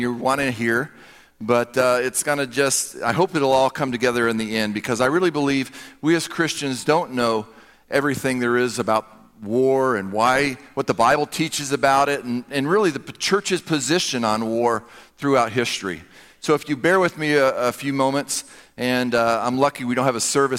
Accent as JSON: {"language": "English", "region": "South Carolina", "country": "United States", "tie": "born or raised there", "said": "If you're like me, I grew up in South Carolina, so it was always the rebels against the Yankees."}